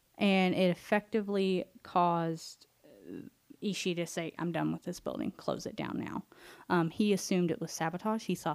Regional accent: United States; Well, it was in metric, but I had to convert it because I'm American.

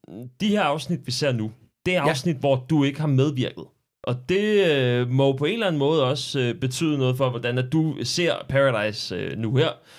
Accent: Sorø, Zealand, Denmark; Det var også meget den, vi kørte med hjemme i Sorø hos mine forældre.

